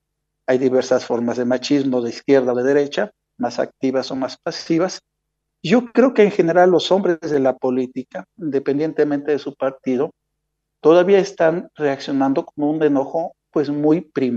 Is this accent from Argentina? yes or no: no; Mexico; hacia las personas mexicanas, que somos mexicanas